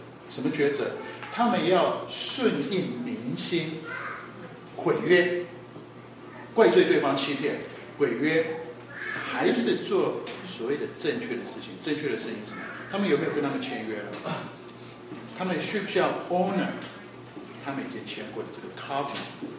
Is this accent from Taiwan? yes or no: yes; Taiwan; 我还是说我从台湾来，所以我可以讲台湾。